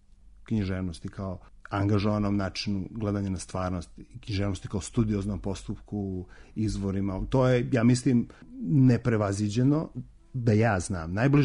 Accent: Montenegro; also born or lived in Belgrade / Germany / United States; Ja sam iz Crne Gore, 6 godina sam živio u Beogradu, onda sam krenuo sa seljakam u naučne svrhe, prvo u Njemačku, pa onda u Ameriku

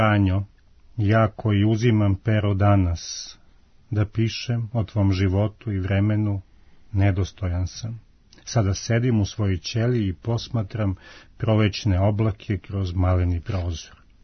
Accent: Serbia; Iz Srbije, bako, mi odgovaramo.

